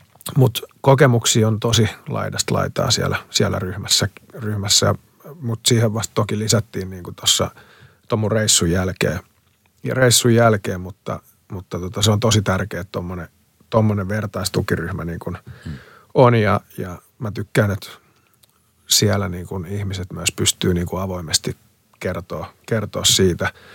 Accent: Colombia; Finnish is a second language; mä oon niinku

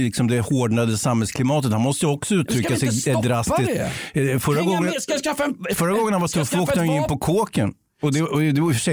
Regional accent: Afghanistan; now in Sweden; Vi är från Afghanistan nämligen.

